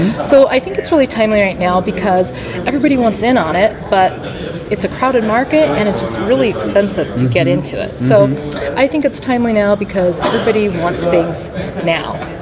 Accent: Seattle, Washington, United States; you know, I grew up in Seattle, so I've always been a big fan of Starbucks.

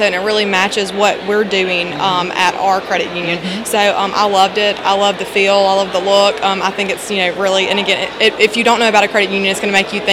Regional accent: Jackson, Mississippi, United States; Jackson, Mississippi.

